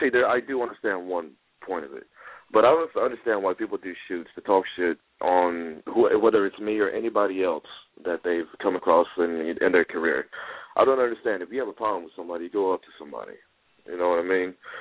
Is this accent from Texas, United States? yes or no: no; San Diego, California, United States; and then I'm from San Diego.